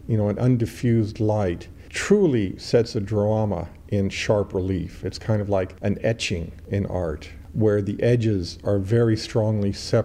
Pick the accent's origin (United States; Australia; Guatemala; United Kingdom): United States; Los Angeles, California; I grew up in Los Angeles, and so my everyday light that I reference most of my life was that harsh desert light.